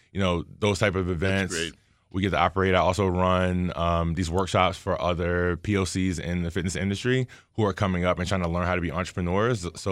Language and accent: English; Baltimore, Maryland, United States; There we go. I'm from Baltimore, so I had to go into fitness.